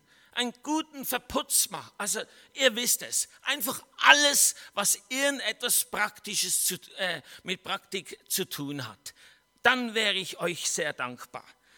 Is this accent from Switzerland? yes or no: yes; Switzerland; Ich bin ja Schweizer. Darf ich ja sagen.